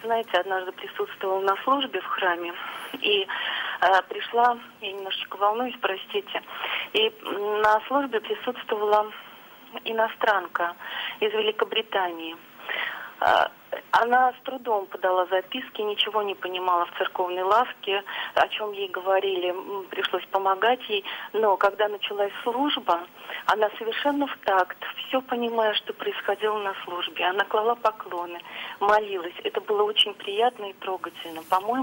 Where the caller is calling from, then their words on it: Moscow Oblast, Russia; Я звоню вам из Московской области.